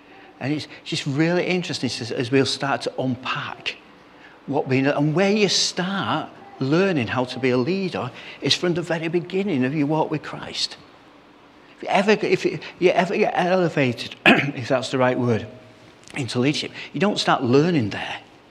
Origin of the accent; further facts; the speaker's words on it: Salford, North West England, United Kingdom; You can tell I come from Salford, can't you?